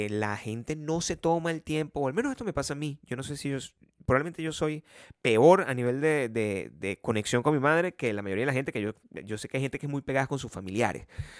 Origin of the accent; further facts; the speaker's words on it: Venezuela; nosotros los que venimos de la República Bananera de Venezuela.